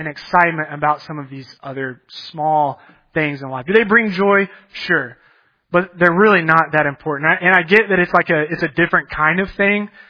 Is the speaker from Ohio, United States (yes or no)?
no; Texas, United States; I grew up in Texas, but me and my dad were always like, we always liked Boise State